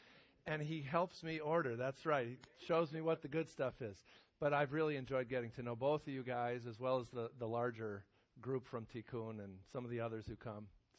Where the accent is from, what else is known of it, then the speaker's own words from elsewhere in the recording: Chicago, Illinois, United States; I'm from the Chicago area. I was raised in a conservative synagogue.